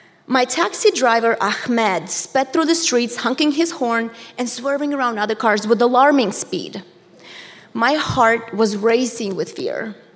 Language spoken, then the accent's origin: English; Angarsk, Irkutsk Oblast, Russia; English is a second language; I was born in Angarsk, a small town in Siberia, where the most popular activity was ice skating.